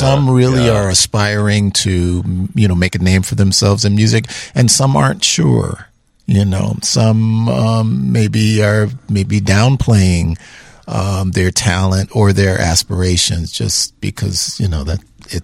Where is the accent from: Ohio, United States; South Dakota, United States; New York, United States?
New York, United States; So, yeah, I grew up in New York.